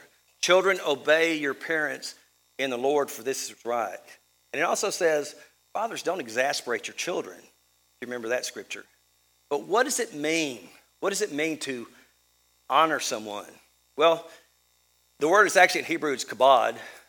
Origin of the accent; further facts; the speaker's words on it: Texas, United States; And my mother was originally from San Antonio, so I'm half Texan, I guess you might say. I'm really all Texan now.